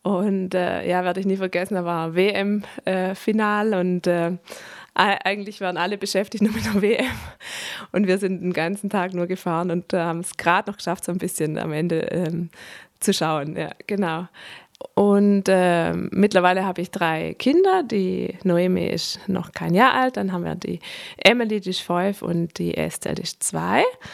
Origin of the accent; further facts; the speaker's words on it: Stuttgart, Baden-Württemberg, Germany; born there; Ich bin geboren in Deutschland und in Stuttgart, genauer gesagt. eigentlich eine Schwäbin. Ich habe in Deutschland dann die Ausbildung gehabt, habe im schönen Tübingen studieren dürfen.